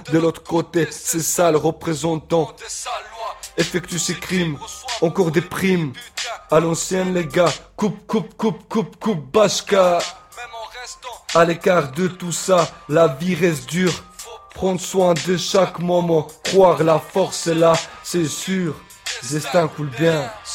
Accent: France

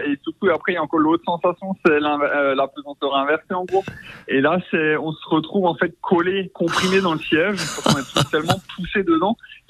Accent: Grand Est, France; en tant qu'Alsacien, c'est une fierté

